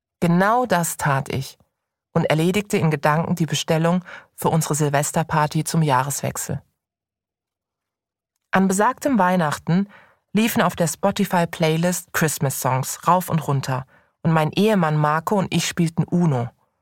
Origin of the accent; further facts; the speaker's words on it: Karlsruhe, Baden-Württemberg, Germany; Jedes Mal, wenn ich in meiner Heimatstadt Karlsruhe bin, laufe ich hier vorbei